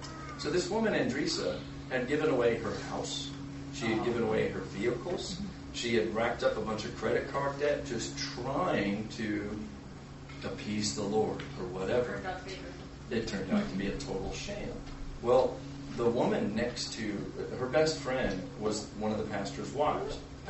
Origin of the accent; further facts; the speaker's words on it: United States; Yeah, I know how it sounds. I'm an American. I get it.